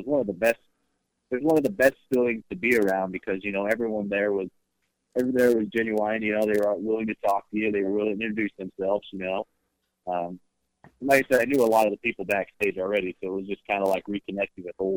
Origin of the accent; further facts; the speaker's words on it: Utah, United States; a lot of them knew I was from Utah, and they reached out to me